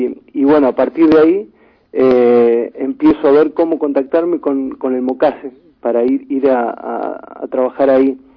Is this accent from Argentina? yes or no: yes; Las Rosas, Santa Fe, Argentina; a partir de llegar a Rosario, un poco veníamos con compañeros de mi pueblo, de Las Rosas